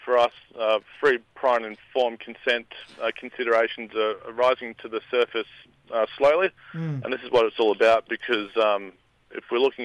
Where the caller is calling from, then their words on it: Ardyloon, Western Australia, Australia; I'm calling from Ardyloon Community, West Kimberley. It's about 2 hours north of Broome.